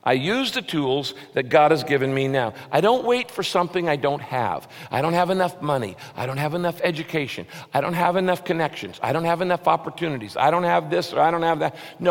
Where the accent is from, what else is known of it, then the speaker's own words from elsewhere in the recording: California, United States; I'm a Californian, but I went to seminary in Texas.